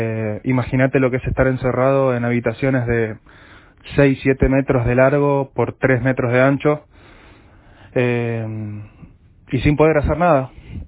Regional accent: Argentina; en este momento somos 9 tripulantes argentinos, varados aquí en Portugal. Estamos desde el 22 de marzo

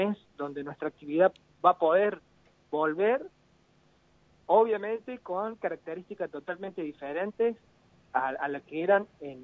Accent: Argentina; la característica que tenemos nosotros como argentinos de ser muy unidos a la hora de los festejos.

